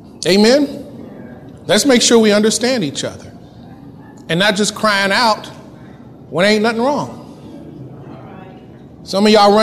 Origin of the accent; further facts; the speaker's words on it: Wellston, United States; I grew up in Wellston, and I can go back to Wellston.